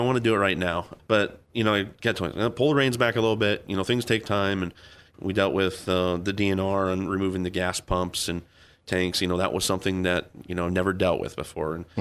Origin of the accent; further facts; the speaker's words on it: Carroll, United States; Grew up in Carroll, 641 San Salvador.